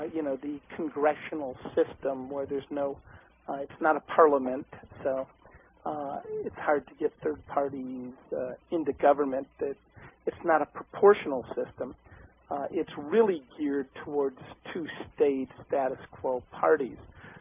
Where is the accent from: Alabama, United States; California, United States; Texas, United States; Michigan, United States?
Michigan, United States; Detroit; born there; I was born in Detroit, Michigan, back in 1955.